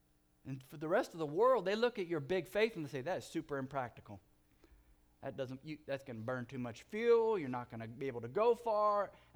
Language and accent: English; California, United States; I'm from Southern California, and I've seen a lot of lowriders.